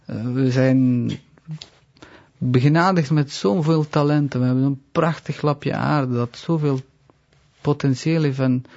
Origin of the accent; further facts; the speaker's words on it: Belgium; En ja, ik ben Belg. Ik bedoel, ik heb de meeste tijd van mijn bestaan hier rondgelopen. Ik ben Belg.